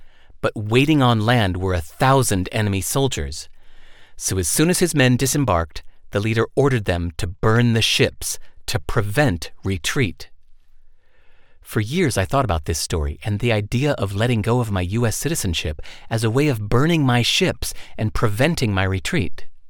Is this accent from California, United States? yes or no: yes; California, United States; born there; moved away as an adult; I was born in California and lived the first 40 years of my life in America